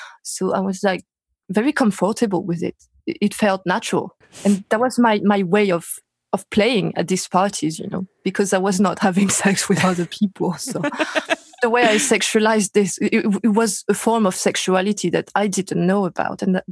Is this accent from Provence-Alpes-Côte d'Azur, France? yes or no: no; Paris, Île-de-France, France; English is a second language; moved away; Paris, France.